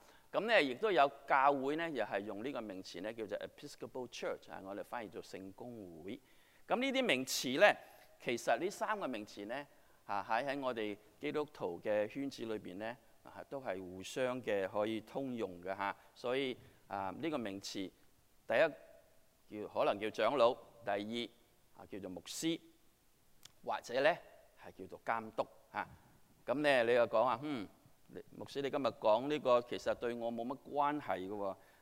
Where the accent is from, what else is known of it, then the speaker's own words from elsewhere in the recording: China; 我哋中國人有一個好好嘅習慣